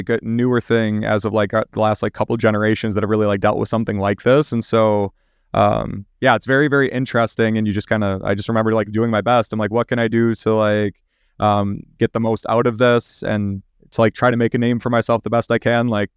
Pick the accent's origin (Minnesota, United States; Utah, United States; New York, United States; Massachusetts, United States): Minnesota, United States; St. Cloud; also born or lived in Rice Lake; So I grew up in St. Cloud, which is like an hour west of Minneapolis, but I was actually born in Rice Lake, so in Wisconsin.